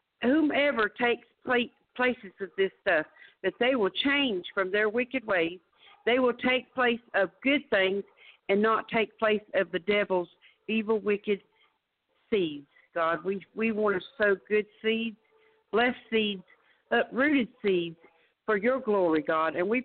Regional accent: Winter Haven, Florida, United States; I'm from Winter Haven, Florida.

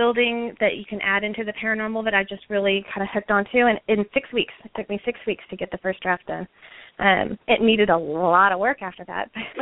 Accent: Texas, United States; And so, yeah, back in Texas and back in the Austin area. I grew up in Texas and went to Texas A&M.

